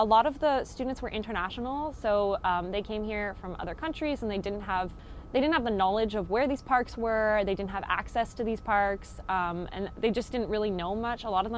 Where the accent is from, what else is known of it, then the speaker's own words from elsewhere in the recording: Beaconsfield, Quebec, Canada; I grew up in Beaconsfield.